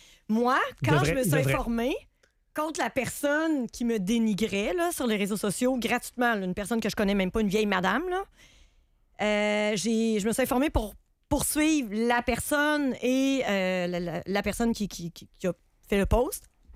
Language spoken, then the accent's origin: French; Quebec City, Quebec, Canada; Ben moi, j'ai été élevée dans les Saules puis Saint-Roch. Fait que vieille greluche.